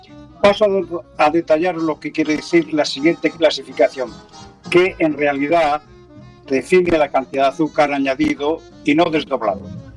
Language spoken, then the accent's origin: Spanish; San Claudio, Galicia, Spain; En mi pueblo, que se llama San Claudio, y que pertenece al Ayuntamiento de Leiro, situado en la comarca de Ribeiro